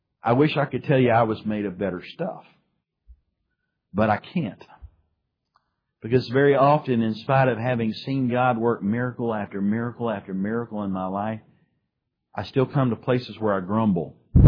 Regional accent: Texas, United States; But I grew up in the country. I did part of my growing up in Palo Duro Canyon, climbing the rocks out in West Texas. I did the rest of my growing up in East Texas where the pine trees are.

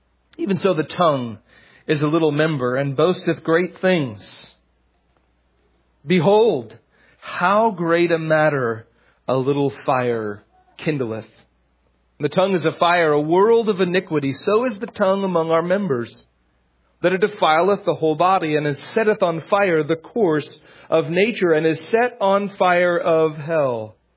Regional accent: Astoria, Oregon, United States; I grew up in Astoria, Oregon. And until I was 11 years old, my bedroom overlooked the Columbia River.

